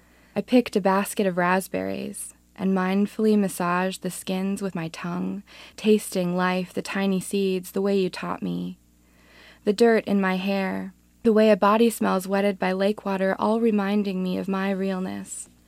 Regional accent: Duluth, Minnesota, United States; I'm from Duluth, Minnesota.

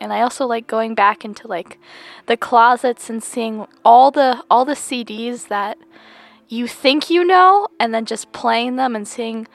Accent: Chicago, Illinois, United States; now in Minneapolis, United States; Not only because I'm from Chicago and like don't know anything about Minneapolis, like street names

